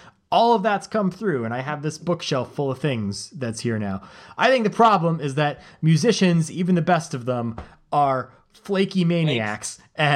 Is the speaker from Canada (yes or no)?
yes; Canada; I feel like as a Canadian, I was unduly, forced to be aware of them